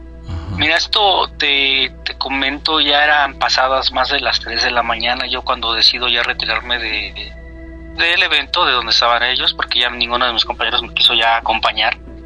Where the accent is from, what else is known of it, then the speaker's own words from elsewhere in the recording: Iztapalapa, Mexico City, Mexico; De aquí, de Iztapalapa.